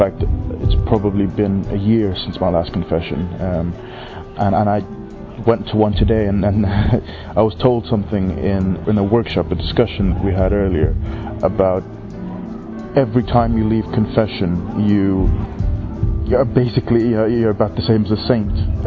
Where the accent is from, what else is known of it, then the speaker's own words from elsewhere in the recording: Ireland; I'm 21 and I'm from Ireland.